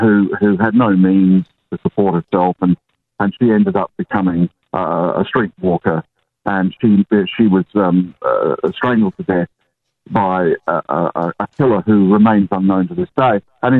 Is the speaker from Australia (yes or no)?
yes; Australia; I'm an Australian teacher in South Australia.